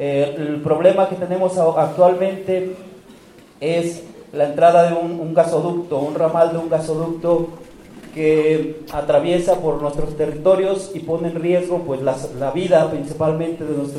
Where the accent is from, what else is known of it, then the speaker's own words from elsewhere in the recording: Lagos de Moreno, Jalisco, Mexico; vengo de la comunidad de San Juan de la Laguna, en Lagos de Moreno, en Jalisco.